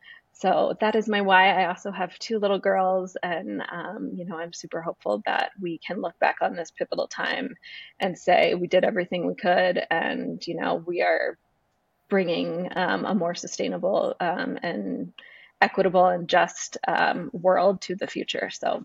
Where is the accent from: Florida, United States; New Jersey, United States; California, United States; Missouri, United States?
New Jersey, United States; now in Boulder, United States; I grew up in New Jersey, and after college, I moved to Boulder, Colorado